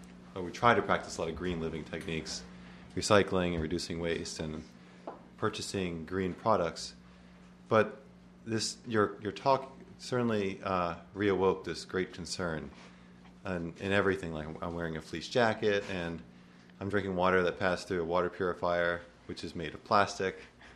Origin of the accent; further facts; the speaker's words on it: Orono, Maine, United States; I'm from Orono.